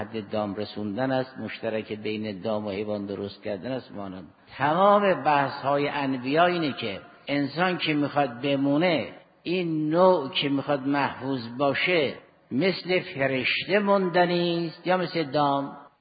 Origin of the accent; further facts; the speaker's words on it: Iran; ما هم ایرانی بودیم، ما هم ایرانی هستیم، منتها ما اسلام را قبول کردیم